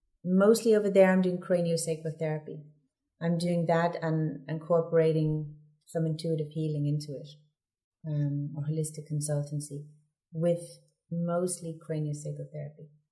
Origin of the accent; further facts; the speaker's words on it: Ireland; I think we're Irish people are very much connected to the land.